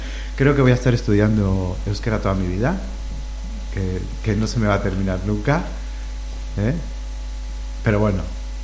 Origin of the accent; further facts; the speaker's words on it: Buenos Aires, Argentina; moved away as an adult; also born or lived in Formosa, Argentina; now in Canary Islands, Spain; Pues yo nací en Formosa, que está en el norte de Argentina. Estuve viviendo allí hasta los 6 años por ahí. Y luego me fui a vivir a Buenos Aires, que ahí viví hasta los 21, que fue cuando me vine a... cuando viajé a Canarias.